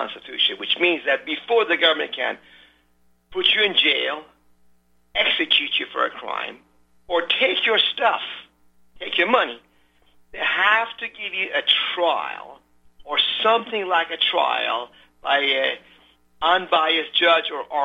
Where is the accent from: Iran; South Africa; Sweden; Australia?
Iran; now in United States; You see, I'm from Iran. We had no freedoms in Iran.